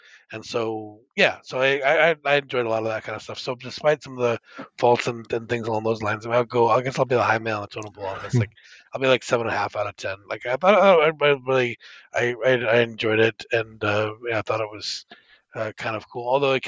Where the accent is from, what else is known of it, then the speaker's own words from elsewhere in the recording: Australia; being an Australian filmmaker, the fucking stabbings in this are like, you know, we don't get that in the US really.